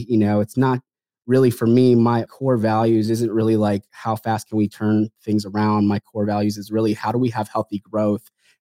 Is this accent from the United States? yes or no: no; Philippines; You know, I'm Filipino, and a lot of times I like to say I'm the 1% of male Filipinos that didn't become a nurse, right?